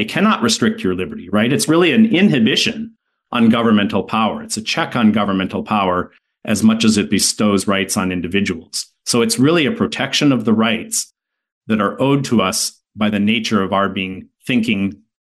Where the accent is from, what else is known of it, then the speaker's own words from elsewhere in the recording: Midwest, United States; I grew up in the Midwest.